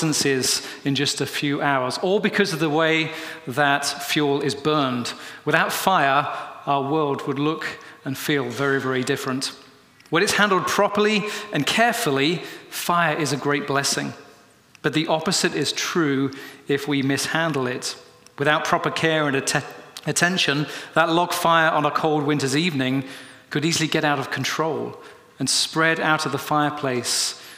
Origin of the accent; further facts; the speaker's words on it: United Kingdom; now in United States; maybe you can tell by my voice, I'm a Brit living here in the US.